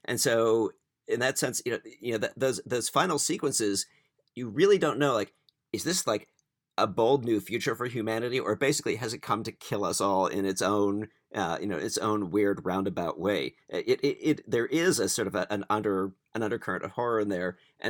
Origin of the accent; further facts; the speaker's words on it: Washington, D.C. area, United States; I grew up outside Washington, D.C., so I came to these, you know, I know these from clips and from people referring to them.